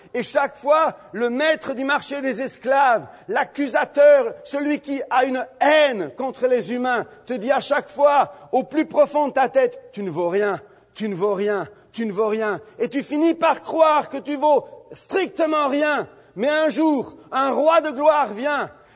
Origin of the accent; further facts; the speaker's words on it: France; Moi, en tant que Français, j'ai toujours aimé la liberté.